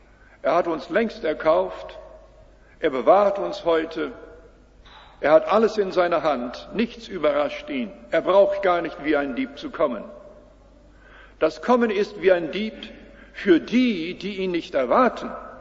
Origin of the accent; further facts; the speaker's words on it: Canada; Ich komme aus der Landwirtschaft in Kanada und habe dann auf dem Feld gearbeitet.